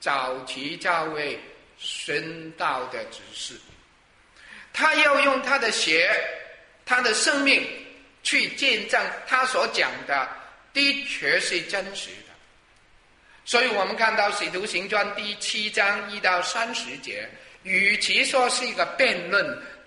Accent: Guangdong, China; 不是我们广东人说眼镜啊

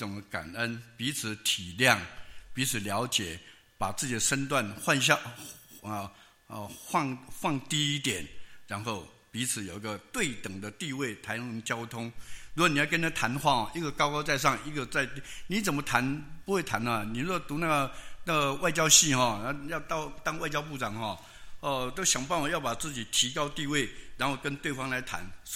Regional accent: China; 那我们东方呢，我们中国人呢，传统上都是长辈在管理整个家庭

